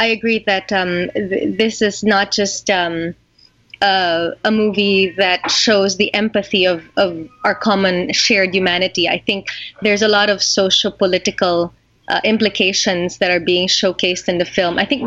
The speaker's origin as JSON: {"language": "English", "country": "Philippines", "said": "But as a Filipino"}